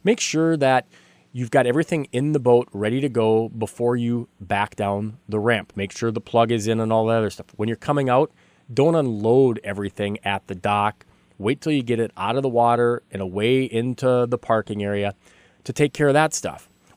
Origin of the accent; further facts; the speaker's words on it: West Fargo, North Dakota, United States; I'm from West Fargo, and I was checking to see if you'd mind if I'd go pheasant hunting back here."